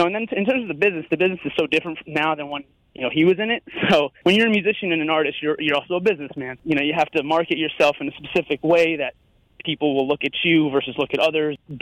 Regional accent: Tarrytown, New York, United States; I'm from Tarrytown, yep.

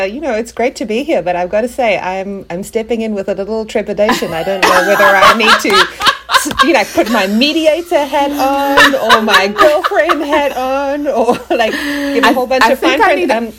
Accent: South Africa; now in United States; I talk funny because I'm from South Africa. I've been in the States for about 16 years.

